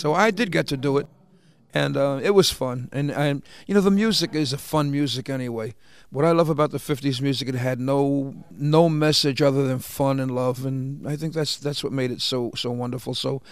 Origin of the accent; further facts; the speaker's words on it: Philadelphia, Pennsylvania, United States; also born or lived in Bronx; I grew up in South Philadelphia. In fact, I went to Bartlett. I went to Southern for 2 years and then moved to the Bronx.